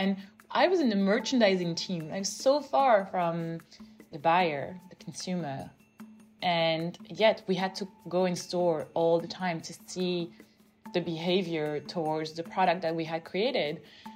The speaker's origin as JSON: {"language": "English", "region": "New York", "country": "United States", "tie": "born or raised there", "said": "We have a lot of requests from American parents, and I see it, and I grew up in New York."}